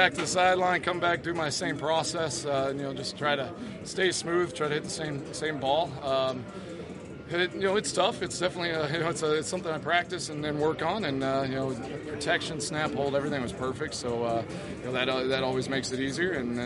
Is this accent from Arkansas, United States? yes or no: no; Texas, United States; My home state of Texas, got family and friends around, and, this is big time.